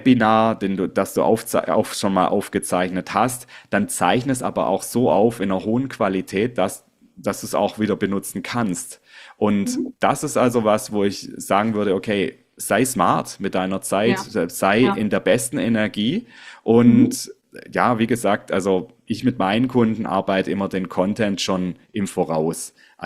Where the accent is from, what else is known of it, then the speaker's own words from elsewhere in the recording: Southwest Germany, Germany; Ich komme aus dem Südwesten in Deutschland